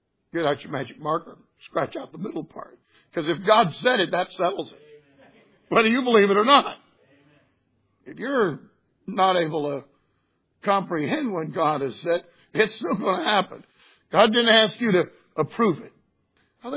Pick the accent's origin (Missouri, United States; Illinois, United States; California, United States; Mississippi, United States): California, United States; I come from California originally, and you know, the Sea of Galilee is about the size of Lake Tahoe.